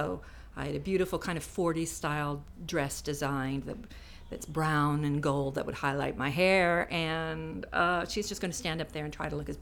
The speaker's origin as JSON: {"language": "English", "region": "California", "country": "United States", "tie": "born or raised there", "moved": "yes", "lives_now": "United Kingdom", "said": "I come from America, and from Southern California specifically. So I grew up with blondes, and I was the only redhead in my school."}